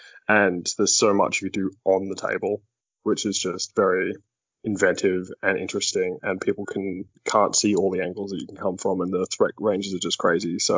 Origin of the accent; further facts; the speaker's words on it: Australia; I'm from Australia.